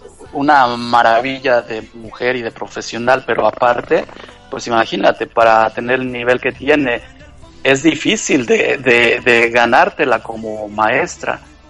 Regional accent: Mexico City, Mexico; moved away as an adult; now in New York, United States; Yo nací y me crié en México, Distrito Federal.

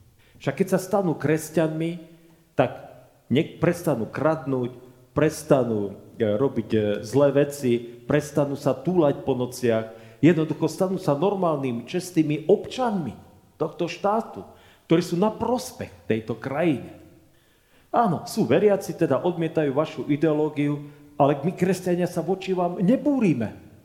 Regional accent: Košice, Košice Region, Slovakia; Keď som vyrastal v Košiciach na mládeži

